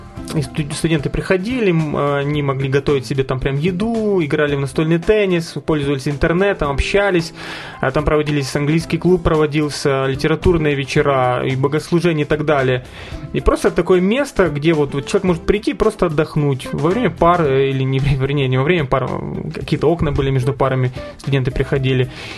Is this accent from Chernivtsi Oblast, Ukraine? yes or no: no; Lviv, Lviv Oblast, Ukraine; Дело в том, что в родном городе Львове